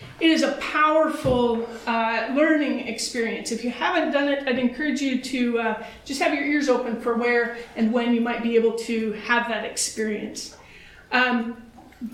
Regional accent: United States; now in Canada; I'm an American originally. I'm a Baptist. And so I sat in circles listening to residential school survivors' stories, seeing myself as separate because I'm not Canadian.

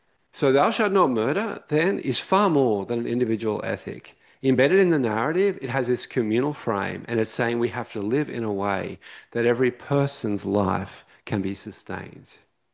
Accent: Australia; I heard recently, I'm Australian. I don't know if you heard, but I am, I confess.

